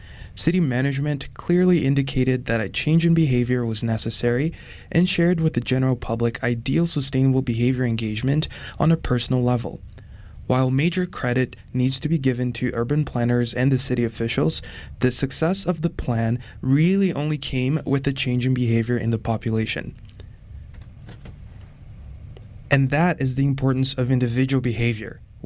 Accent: Curitiba, Paraná, Brazil; the Brazilian city of Curitiba, my hometown

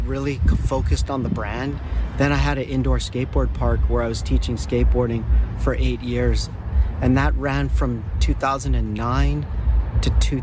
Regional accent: Vancouver, British Columbia, Canada; I'm from Vancouver. And I grew up skateboarding in Vancouver

